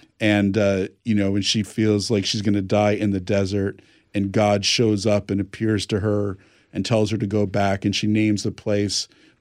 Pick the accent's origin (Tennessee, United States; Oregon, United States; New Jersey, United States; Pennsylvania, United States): New Jersey, United States; now in California, United States; I'm from New Jersey. Live in California.